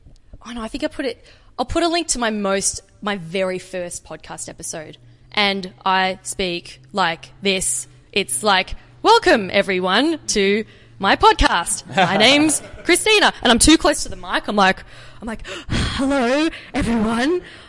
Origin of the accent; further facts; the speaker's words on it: Australia; accent: Australian; audiences all over the world that may not understand my Australian accent, I pronounce my R's a little bit more.